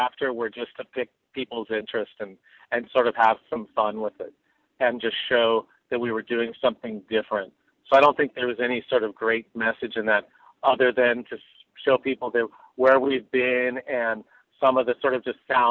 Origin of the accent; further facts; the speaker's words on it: Los Angeles, California, United States; also born or lived in Europe; You know, I moved away to Europe 25 years ago, and now I've come back. Actually, was born and raised in Los Angeles.